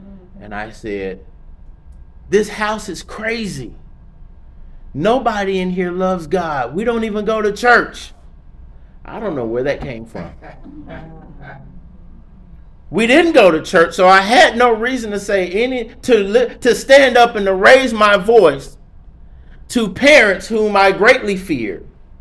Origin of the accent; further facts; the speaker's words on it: Augusta, Georgia, United States; You know, my hometown is actually Augusta, Georgia.